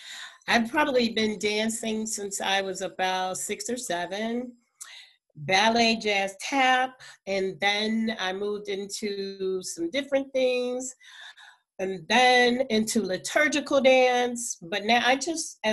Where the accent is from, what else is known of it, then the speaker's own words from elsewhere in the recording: Michigan, United States; also born or lived in California; I was born here and then left right away. My parents moved to California and I lived there as a baby and a little girl. And then we came here and this is where I spent the majority of my life, cold Michigan.